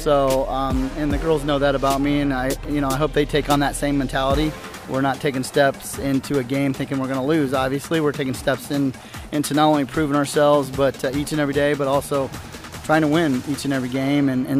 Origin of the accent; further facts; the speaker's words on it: Knoxville, Tennessee, United States; I'm from Knoxville originally.